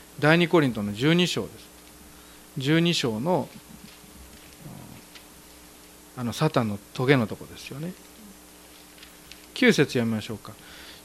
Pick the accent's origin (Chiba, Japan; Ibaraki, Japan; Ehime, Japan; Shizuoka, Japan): Chiba, Japan; Kashiwa; born there; 私、千葉県柏市出身、出身って生まれの、平和が丘小学校、明徳平和が丘小学校